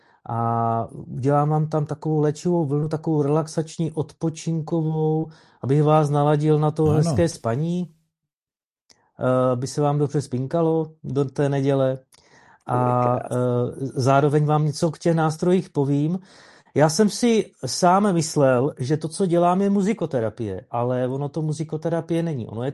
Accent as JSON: {"language": "Czech", "town": "Olomouc", "region": "Olomouc Region", "country": "Czechia", "lives_now": "Blansko, Czechia", "said": "já jsem taky z Hané, z Olomouce."}